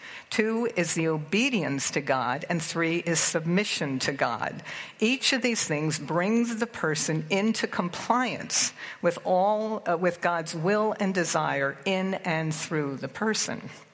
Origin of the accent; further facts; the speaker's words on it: United States; In my culture, I'm American, and when you go places, you do things.